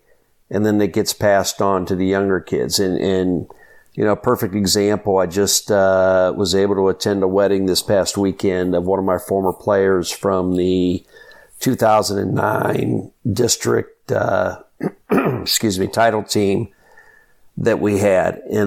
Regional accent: Barberton, Ohio, United States; And growing up in Barberton and being able to watch those teams and read about them

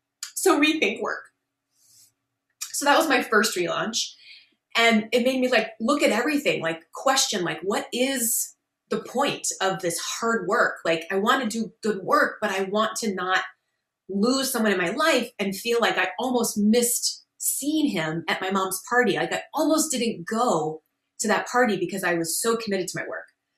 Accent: Minnesota, United States; moved away as an adult; graduating from University of Minnesota. I grew up in Minnesota.

